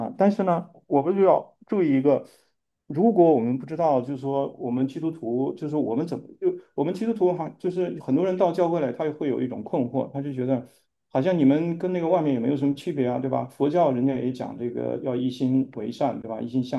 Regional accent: China; 当然就是说我们中国人讲，就是说好像近朱者赤，近墨者黑

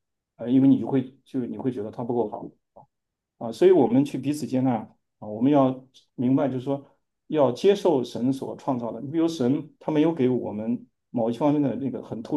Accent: China; 当然就是说我们中国人讲，就是说好像近朱者赤，近墨者黑

